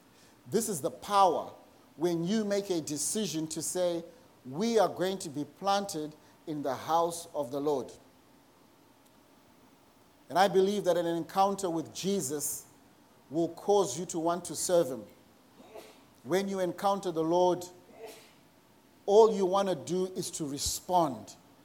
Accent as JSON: {"language": "English", "country": "Zimbabwe", "tie": "born or raised there", "moved": "yes", "lives_now": "Australia", "said": "Growing up in Zimbabwe, I used to, you know, go to church with my grandparents."}